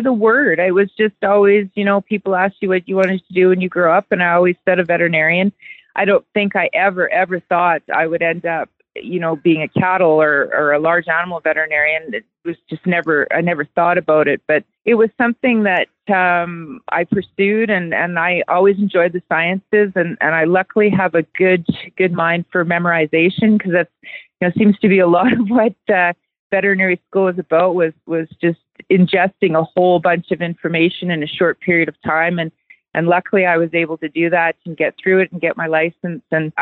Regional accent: Calgary, Alberta, Canada; When I was 8 years old, he moved the whole family out, and I finished growing up in Calgary.

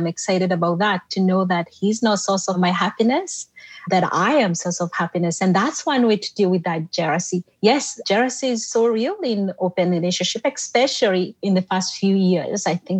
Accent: Kenya; moved away; Originally, I came from, as you know, Dr. Tammy, I came from Kenya. So I came to study here and I got married and started life here.

